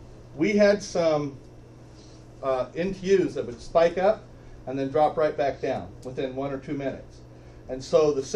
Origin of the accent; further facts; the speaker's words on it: Idaho, United States; See, now I'm from Idaho.